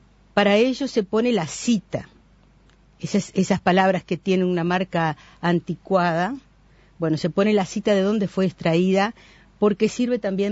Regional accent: Uruguay

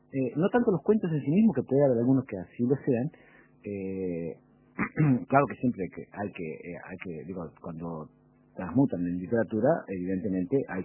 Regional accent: Mercedes, Soriano, Uruguay; nací en Mercedes, así me crié, hasta una etapa muy importante en la vida que es la adolescencia, ¿no? Hasta los 18 años, cuando termina el liceo.

